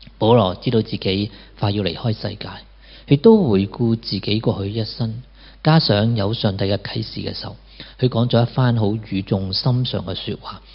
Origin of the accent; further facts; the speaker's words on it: China; 我哋中国人或者俗语会咁讲